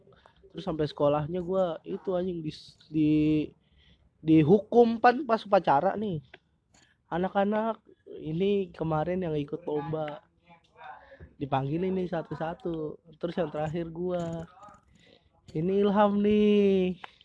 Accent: Gunung Kidul, Special Region of Yogyakarta, Indonesia; moved away as an adult; now in Jakarta, Indonesia; Jauh perjalanan gua dari Gunung Kidul ke

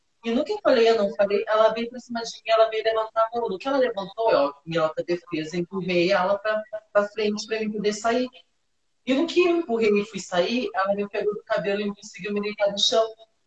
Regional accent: Natal, Rio Grande do Norte, Brazil; moved away; lá na minha cidade de Natal, antes de vir pra cá.

